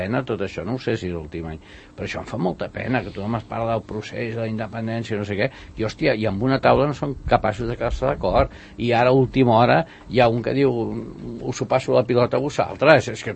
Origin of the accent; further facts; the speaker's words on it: El Masnou, Catalonia, Spain; No m'agrada mai, ja dic, de petit. Jo sóc fill de Masnou i la festa major em fotia dels nervis.